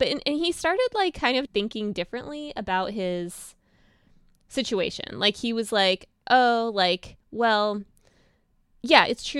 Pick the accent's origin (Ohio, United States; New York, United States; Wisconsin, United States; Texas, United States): Texas, United States; So it's not that I grew up in Texas and everything was challenging and difficult because I didn't fit in.